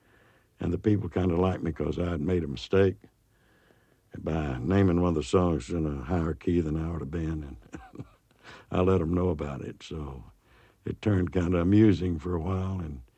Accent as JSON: {"language": "English", "town": "Dallas", "region": "Texas", "country": "United States", "tie": "born or raised there", "also_born_or_lived": "Arlington, Texas", "said": "And I was raised in Dallas and went to college in Arlington, Texas. But I'm back in East Texas now living."}